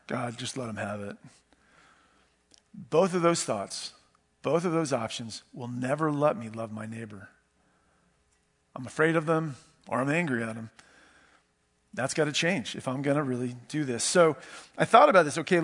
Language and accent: English; Herndon, Virginia, United States; I grew up in Herndon. Here's a little fact. In 1960, there were 1960 people in Herndon. I was born around that time. It was a really small town.